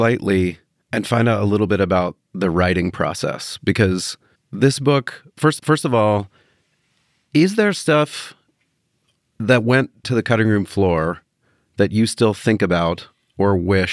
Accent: Georgia, United States; I also grew up in the South. I grew up in Georgia.

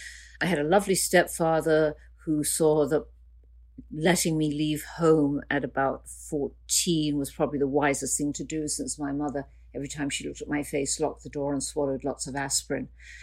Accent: Chorleywood, East of England, United Kingdom; I always go back to where I first remember, which is Chorley Wood, which I know is the Green Belt and is probably getting more and more built up.

